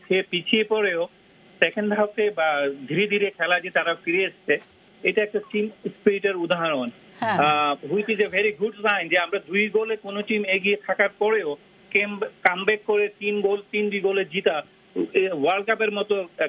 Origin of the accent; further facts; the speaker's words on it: Bangladesh; আমি যখন খেলতাম বা আমরা যারা মানে বাংলাদেশি বা ওই দিকের, আমরা সবসময় ব্রাজিল আর আর্জেন্টিনার একটা দেখেছি